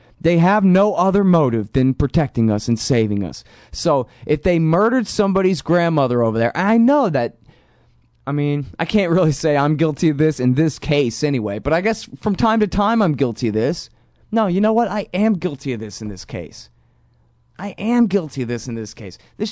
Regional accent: United States; I'm like this. I'm an American.

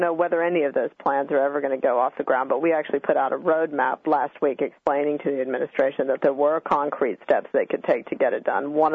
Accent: United States; But as an American, I have to say

